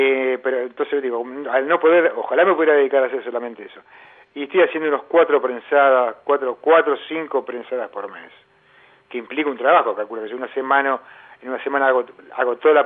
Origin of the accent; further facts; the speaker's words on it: Argentina; yo fui educado en Argentina. Nací en Argentina y soy argentino